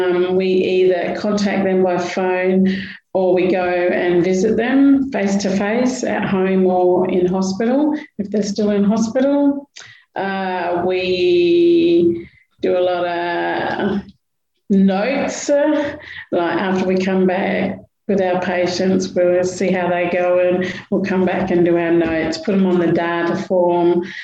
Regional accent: Norseman, Western Australia, Australia; I'm a Ngadju Yamaji woman, and I come from Norseman.

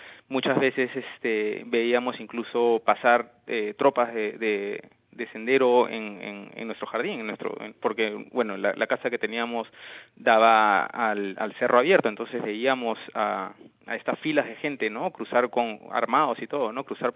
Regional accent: Lima, Peru; also born or lived in Chaclacayo; Sí, totalmente limeño, aunque muy temprano nos fuimos a vivir fuera de Lima, bueno, a Chaclacayo, que a mí ahorita es Lima

